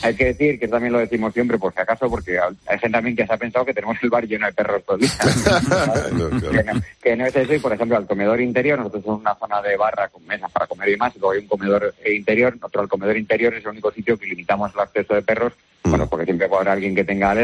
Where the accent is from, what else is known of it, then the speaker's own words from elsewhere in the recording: Villablino, Castile and León, Spain; en mi tierra, en Villablino, en La Ciana. La mina en la que trabajaron mi padre y mis abuelos